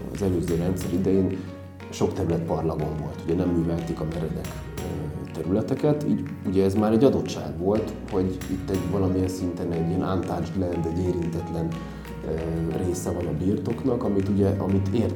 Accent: Budapest, Hungary; én nem a tokai borvidéken nőttem fel, aha, tehát nem vagyok úgymond tőzsgyökeres tokai. Én Budapesten nőttem fel, de anyai ágról nagyszüleim úgymond részben a borvidékről valók

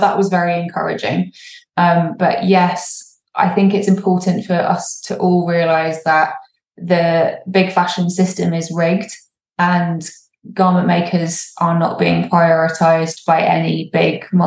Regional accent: England, United Kingdom; accent: English; I don't speak Swedish, but that's how it's pronounced phonetically with my English accent.

